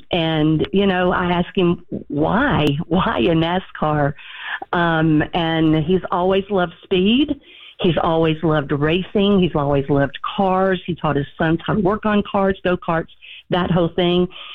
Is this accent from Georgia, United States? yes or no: yes; Atlanta, Georgia, United States; now in Albany, United States; I am from Atlanta, Georgia, but I'm actually calling from Albany, Georgia. I moved down here about 3 years ago.